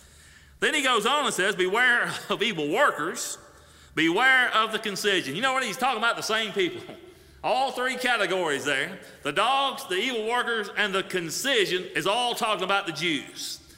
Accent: Mississippi, United States; I am from Mississippi, though. I'll say that much.

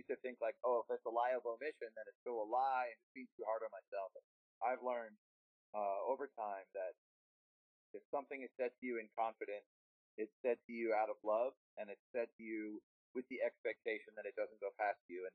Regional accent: Southern United States, United States; We, you know, we're from the South, so, like, whenever we're on tour, we're either at Waffle House or Cracker Barrel.

